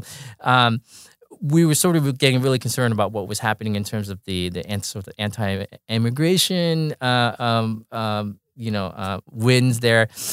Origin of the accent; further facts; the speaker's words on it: California, United States; Well, Rochelle and I are both Southern California people. I grew up in Orange County